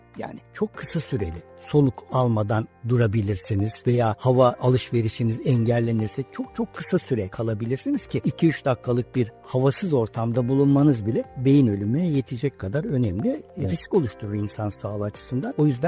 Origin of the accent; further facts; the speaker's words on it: Aegean Region, Turkey; Ben doğma büyüme Egeliyim diyeyim.